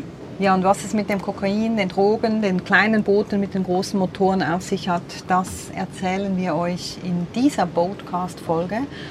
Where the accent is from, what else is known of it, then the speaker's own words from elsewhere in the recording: Switzerland; als ich ihm dann sagte, ich komme aus der Schweiz, aber wir wohnten auf dem Segelboot